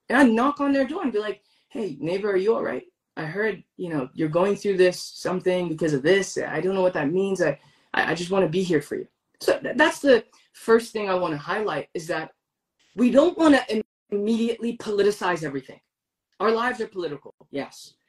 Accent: United States; as someone who faced anti-Muslim racism their entire life, growing up in America. I grew up in a post 9/11 reality.

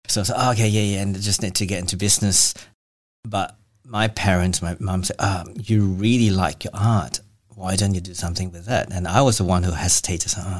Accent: Malaysia; Yes, I'm originally from Malaysia.

